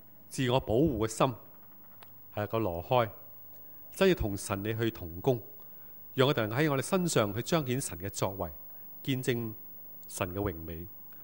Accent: Hong Kong; 让我们香港人能够接受这么多密集的信息

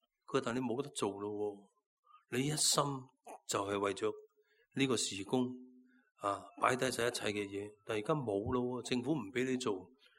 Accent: Chaozhou, Guangdong, China; 我们潮州人很喜欢做生意，什么都做生意的，不喜欢打工的。

